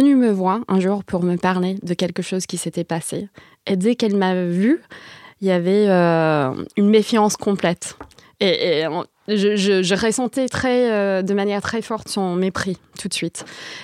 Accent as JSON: {"language": "French", "region": "California", "country": "United States", "second_language": "French", "said": "En fait, je viens de Californie, je suis américaine."}